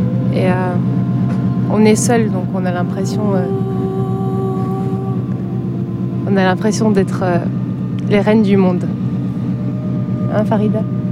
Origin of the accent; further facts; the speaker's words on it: Morocco; Parce qu'on m'a toujours dit que j'étais marocaine, d'abord. Puis autour de moi, j'étais entourée de Marocains et de Marocaines.